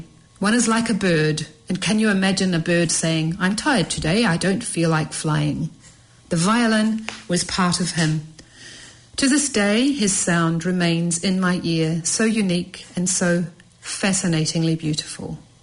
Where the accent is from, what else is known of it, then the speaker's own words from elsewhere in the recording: Highgate, London, United Kingdom; I grew up in Menuhin's house in Highgate, London, where my mother would take me every day to play while she worked.